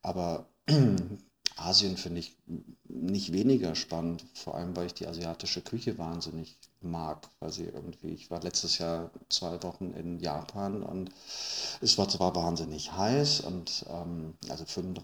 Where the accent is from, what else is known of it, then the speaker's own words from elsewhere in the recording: Hesse, Germany; now in Berlin, Germany; Frankfurt am Main, aus dem schönen Taunus.